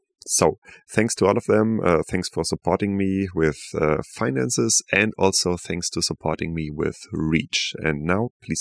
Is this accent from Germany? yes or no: yes; Northern Germany, Germany; I come from Northern Germany. There's no wine growing. And I moved to a wine growing area when I was, I think, 17 years old